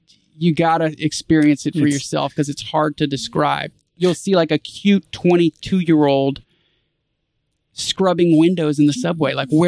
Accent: United States; As an American, it's not easy to go to Russia.

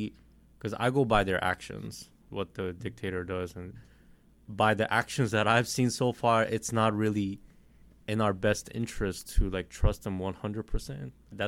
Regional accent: South Korea; I usually just go ahead and say Korea, but that usually right now a lot of people do know that I come from South Korea.

